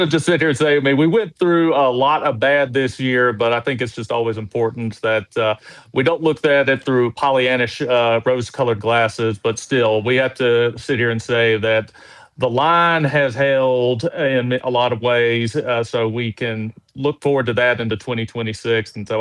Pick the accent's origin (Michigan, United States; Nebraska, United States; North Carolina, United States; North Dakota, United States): North Carolina, United States; even in my hometown here in Western North Carolina, we had ICE going